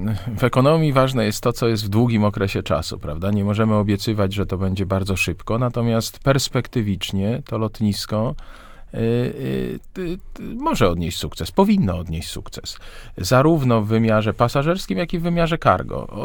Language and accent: Polish; Gdańsk, Pomeranian Voivodeship, Poland; Na razie ja jestem gdańszczaninem pracującym w Warszawie. Pracowałem też w Krakowie wcześniej, więc w tym sensie pracowałem w Wielkiej Brytanii, jestem takim obieżę światem